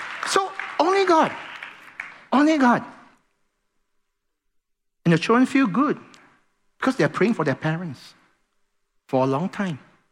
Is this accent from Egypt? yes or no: no; Singapore; Because we are Singaporean? No.